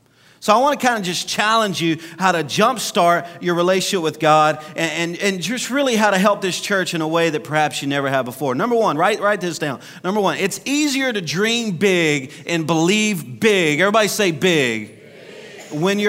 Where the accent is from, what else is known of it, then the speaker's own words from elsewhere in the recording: Louisiana, United States; In Louisiana, y'all know I'm a Cajun, and we all talk like that back home.